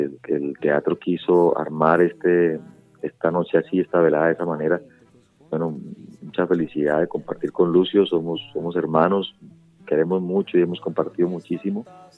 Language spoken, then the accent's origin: Spanish; Piedecuesta, Santander, Colombia; En Piedecuesta, ahí en mi pueblo, en Santander, cerquita de Bucaramanga.